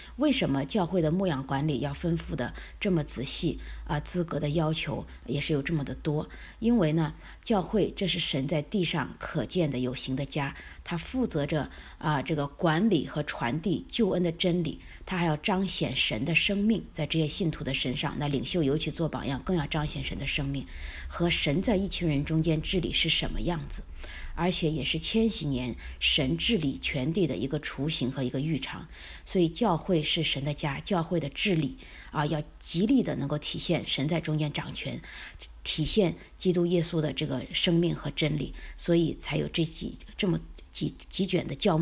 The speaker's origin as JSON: {"language": "Chinese", "country": "China", "said": "就像我们中国人说的“一屋不扫，何以扫天下”"}